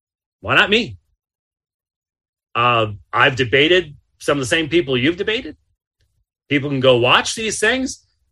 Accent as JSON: {"language": "English", "region": "Arizona", "country": "United States", "said": "So, hey, look, I'm from Arizona. I don't see snow all that much"}